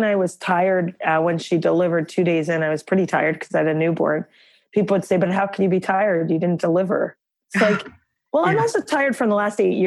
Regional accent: New York, United States; I'm a New Yorker, so I don't have a car.

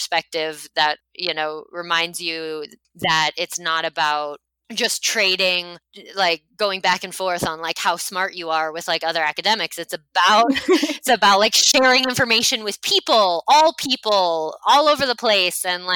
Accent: United States; I mean, even the United States of America, like I am from the United States.

